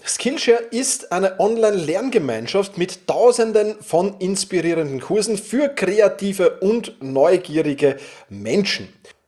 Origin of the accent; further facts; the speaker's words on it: Vienna, Austria; Wir sind ja beide aus Wien oder du bist aus der Steiermark, aber momentan in Wien